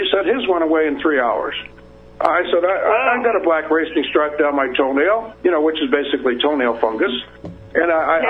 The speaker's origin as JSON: {"language": "English", "town": "Littleton", "region": "Colorado", "country": "United States", "tie": "born or raised there", "said": "I said, yeah, he's in my hometown, Littleton, Colorado."}